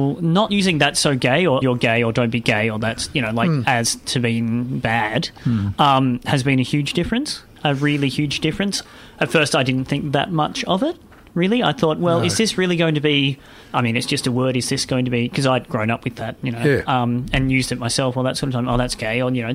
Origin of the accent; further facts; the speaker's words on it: Bairnsdale, Victoria, Australia; now in Melbourne, Australia; Turned out when I came back after moving up to Melbourne, went back to my hometown in Bairnsdale, chatted to my old bosses there